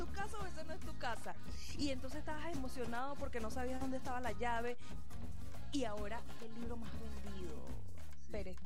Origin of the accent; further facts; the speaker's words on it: Caracas, Capital District, Venezuela; Yo soy de Caracas, nadie es perfecto. Pero sí he tenido la oportunidad, he tenido en dos oportunidades la gran bendición de ir a Maracaibo.